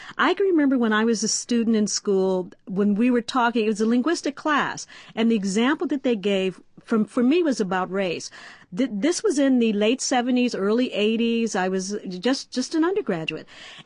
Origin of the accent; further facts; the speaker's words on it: United States; Okay, I am an American.